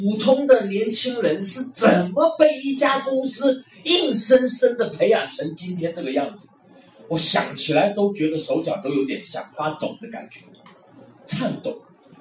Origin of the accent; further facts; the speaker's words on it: China; 感觉作为一个中国人创业真的叫做前不着村后不着地